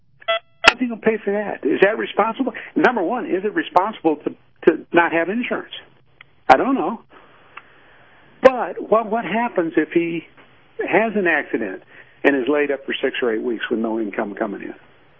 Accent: Chicago, Illinois, United States; now in New Mexico, United States; when I was growing up in Chicago in the 50s and 60s, the loan sharks didn't get as much as the credit card companies.

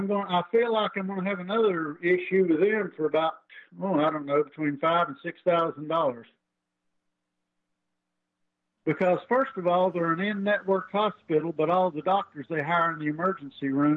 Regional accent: Tennessee, United States; now in Nashville, United States; I was born and raised over in the Appalachian Mountains, over just south of Gate City and just west of North Carolina, Asheville, North Carolina, up in that area of Tennessee.

